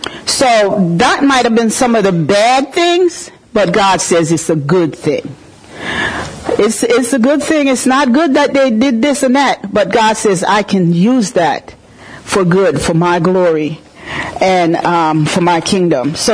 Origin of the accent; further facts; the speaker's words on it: Philadelphia, Pennsylvania, United States; Because I'm from Philadelphia. I lived in Philadelphia 30, 40 something years.